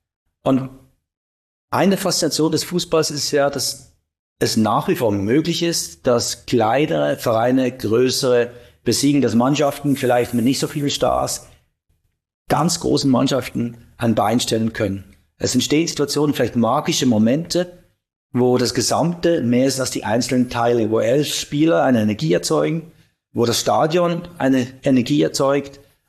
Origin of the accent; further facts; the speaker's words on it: Basel, Basel-Stadt, Switzerland; Jetzt komme ich aus Basel